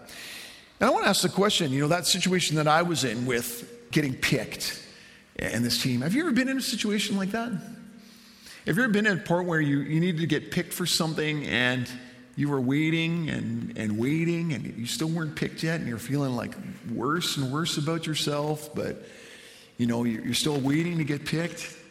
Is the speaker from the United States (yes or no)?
no; Clavette, Saskatchewan, Canada; I've lived in a lot of places, but as a young child, I grew up in Clavette, Saskatchewan. Now, Clavette is about half an hour out of Saskatoon, 20 minutes out of Saskatoon. And we used to live on a little hobby farm.